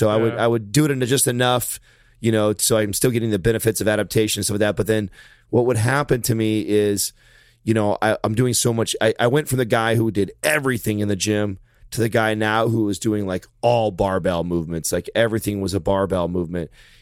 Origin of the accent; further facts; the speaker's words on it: California, United States; I'm from Tuolumne County up there.